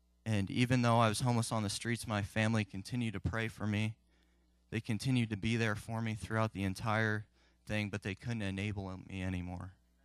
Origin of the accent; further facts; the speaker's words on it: LaPorte, Indiana, United States; I'm 23 years old, and I'm from LaPorte, Indiana. I grew up in this church.